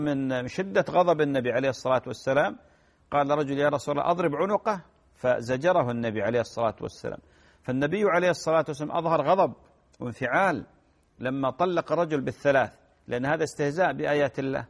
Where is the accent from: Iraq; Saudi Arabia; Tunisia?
Saudi Arabia; عندكم الحمد لله عندنا في السعودية أيضا العمل عليه